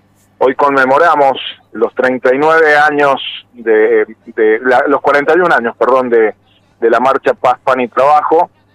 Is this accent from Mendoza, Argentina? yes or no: yes; Mendoza, Argentina; quienes somos mendocinos